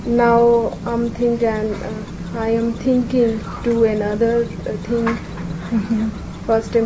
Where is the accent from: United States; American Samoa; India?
India; English is a second language; now in Australia; I'm from India.